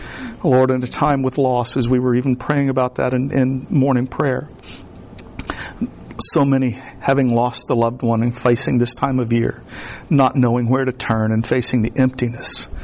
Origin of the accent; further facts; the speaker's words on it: Florida, United States; I grew up in the Everglades.